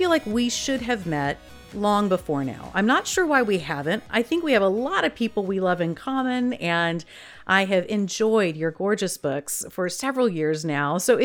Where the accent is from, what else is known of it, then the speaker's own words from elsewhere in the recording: California, United States; I also felt like I was raised in California for the most part, but we went back to Mississippi almost every summer.